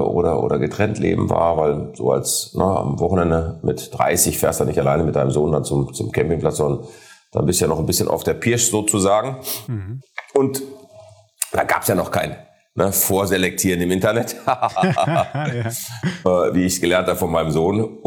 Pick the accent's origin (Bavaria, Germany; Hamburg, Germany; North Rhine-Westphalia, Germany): North Rhine-Westphalia, Germany; Essen; Ich bin halt ein Essener Junge. Ich bin in Essen geboren, aufgewachsen, später auf Schalke.